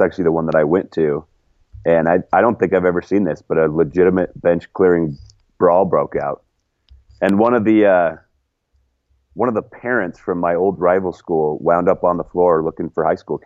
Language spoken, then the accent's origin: English; Wyoming, United States; I think most people know I'm from Wyoming.